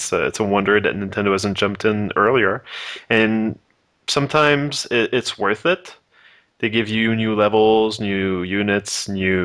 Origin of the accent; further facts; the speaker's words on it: Canada; I'm Canadian.